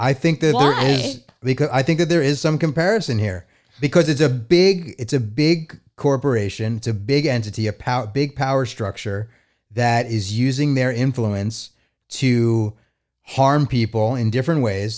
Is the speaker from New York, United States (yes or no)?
no; Utah, United States; the governor of my home state of Utah